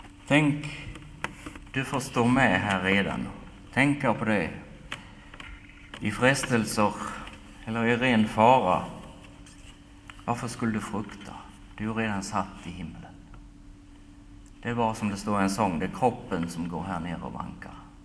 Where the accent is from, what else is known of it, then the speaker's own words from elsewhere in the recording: Västerbotten County, Sweden; hemma i Västerbotten